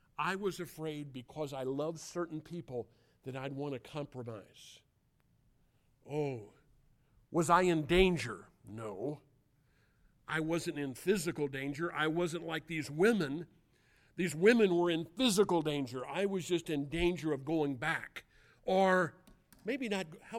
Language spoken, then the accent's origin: English; Illinois, United States; I was driving from Paris Island, South Carolina, to Southern Illinois, where I grew up.